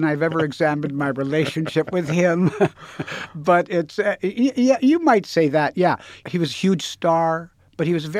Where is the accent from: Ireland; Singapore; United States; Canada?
Canada; Winnipeg, Manitoba; I'm a comedian. I'm from Winnipeg.